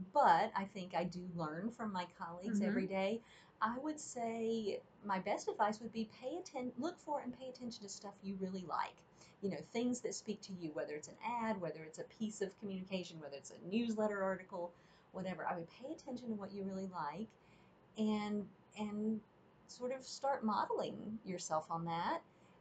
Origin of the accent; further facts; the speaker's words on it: the South, United States; accent: Southern; And I'm not from Asheville, but I am from the South. And so you will, I have no formal training in it. So you'll hear the little blips of Southern accent in there.